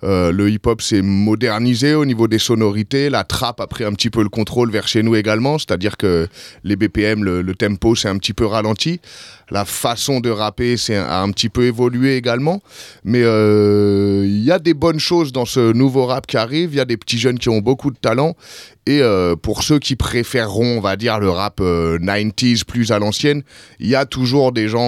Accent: Île-de-France, France; Je suis d'Île-de-France, avant nord-est de Paris dans les Yvelines. Et maintenant, je suis au sud-est de Paris, mais je reste un banlieusard parisien, quoi.

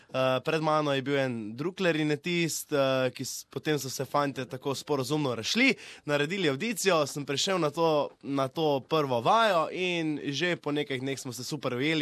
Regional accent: Laško, Savinja, Slovenia; prihajam iz Laškega.

